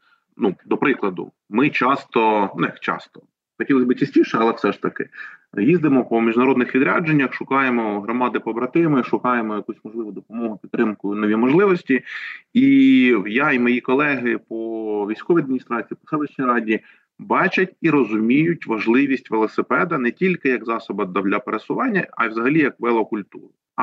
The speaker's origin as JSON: {"language": "Ukrainian", "town": "Chernihiv", "region": "Chernihiv Oblast", "country": "Ukraine", "tie": "born or raised there", "said": "я можу сказати, в моєму рідному місті Чернігові, тому що я там навчався"}